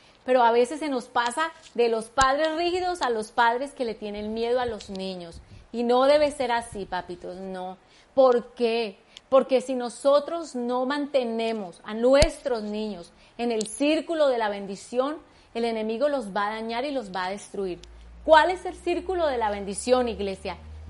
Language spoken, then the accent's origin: Spanish; Bogotá, Colombia; soy cachaca, ¿no?